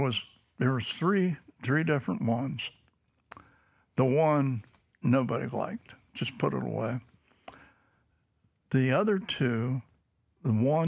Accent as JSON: {"language": "English", "town": "Newport", "region": "Kentucky", "country": "United States", "tie": "born or raised there", "said": "When I was a kid growing up, and I was born in Newport"}